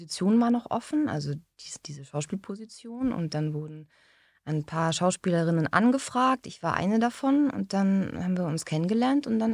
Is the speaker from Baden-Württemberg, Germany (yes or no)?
yes; Stuttgart, Baden-Württemberg, Germany; born there; Also ich bin in Stuttgart geboren. Meine Mama kommt aus dem Allgäu. Mein Papa ist Österreicher. Wir haben österreichische Wurzeln, so ein bisschen. Also es ist so einiges an Dialekt so am Start.